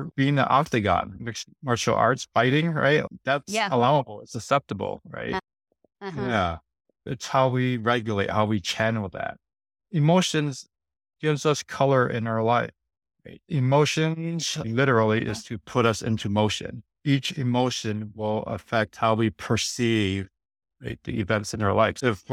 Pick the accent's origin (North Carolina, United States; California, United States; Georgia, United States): California, United States; San Francisco; I grew up in San Francisco. I had to defend myself. I had to learn to fight.